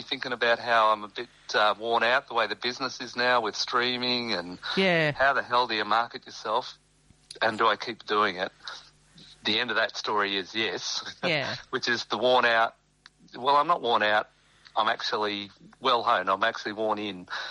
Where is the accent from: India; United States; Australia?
Australia; Tamworth, New South Wales; growing up in Tamworth